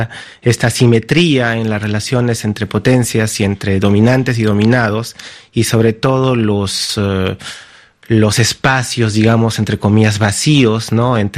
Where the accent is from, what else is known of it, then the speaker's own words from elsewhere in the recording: Jauja, Junín, Peru; En el caso particular de mi familia, somos de Jauja, tengo vestigios desde el siglo XVIII.